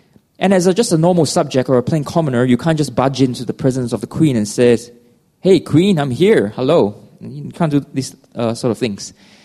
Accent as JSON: {"language": "English", "country": "Singapore", "also_born_or_lived": "Australia", "lives_now": "Hong Kong", "said": "I'm a Singaporean Australian, so we actually did not really celebrate Thanksgiving back in my home countries. But ever since moving to Hong Kong"}